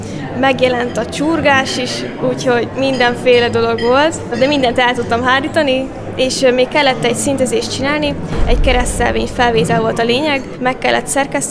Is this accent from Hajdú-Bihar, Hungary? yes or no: no; Nyírtelek, Szabolcs-Szatmár-Bereg, Hungary; Nyírtelken nőttem fel.